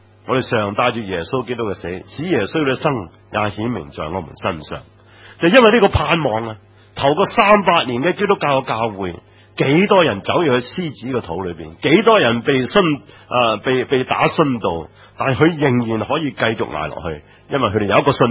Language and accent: Cantonese; China; 但偏偏尤其是在我们中国人的社会里面，我们往往是如是。